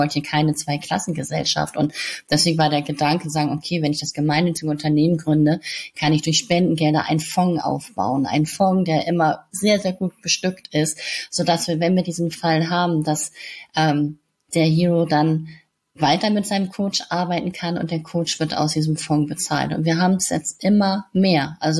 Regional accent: Hamburg, Germany; in der Stadt bei uns in Hamburg

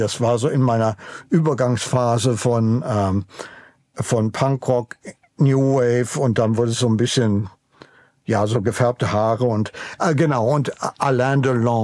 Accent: Münster, North Rhine-Westphalia, Germany; born there; In Münster, wo ich geboren bin

